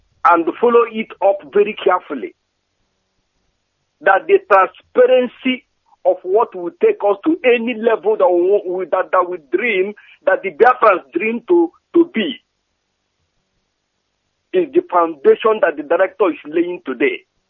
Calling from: Norway; consider yourself as a failure if you are in Norway. I'm speaking from Norway.

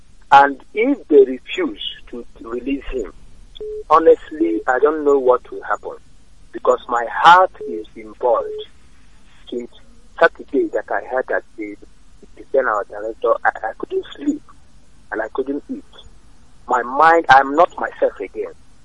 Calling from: Anambra, Nigeria; Good afternoon, my name is I'm calling from Anambra State.

